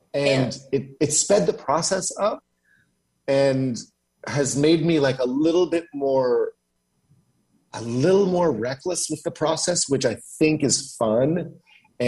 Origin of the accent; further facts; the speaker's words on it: Canada; I'm Canadian and I grew up with Much Music.